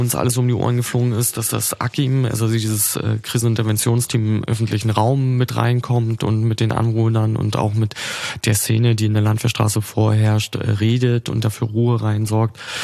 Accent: Munich, Bavaria, Germany; Also wir sind das als Münchner ja gar nicht gewöhnt, dass immer eine Straße auch dreckig sein kann.

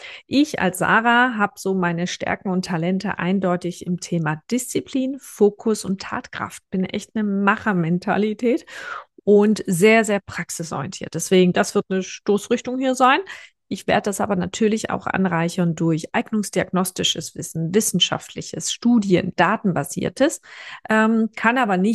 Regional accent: Baden-Württemberg, Germany; accent: Swabian; Ich rede bemüht Hochdeutsch, komme aber aus schwäbischen Wurzeln. Deswegen werdet ihr das Schwäbisch hören

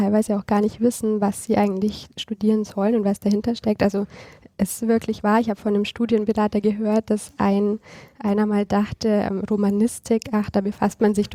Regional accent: Baden-Württemberg, Germany; Also ich glaube, als Schwabe tut man sich schwer.

